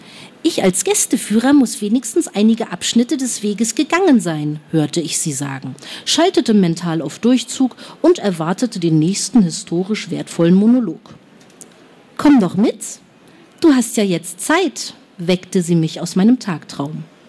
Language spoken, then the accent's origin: German; Stralsund, Mecklenburg-Vorpommern, Germany; born there; Und ich selbst bin gebürtige Stralsunderin, bin Fischkopf.